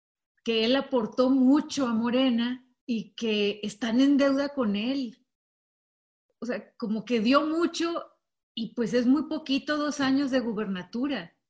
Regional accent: Ensenada, Baja California, Mexico; yo crecí en Ensenada y esa es mi patria chica, Baja California.

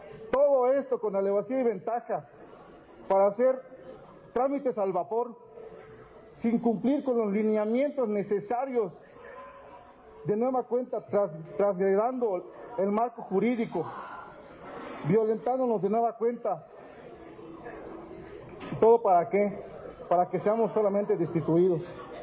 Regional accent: Campeche, Mexico; Vengo del estado de Campeche en representación de mis compañeros policías.

